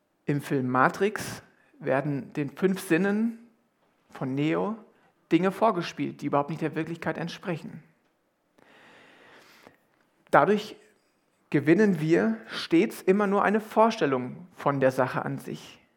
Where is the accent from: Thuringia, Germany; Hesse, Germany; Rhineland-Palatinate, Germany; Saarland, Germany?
Hesse, Germany; Limburg an der Lahn; Wir kommen aus Limburg an der Lahn.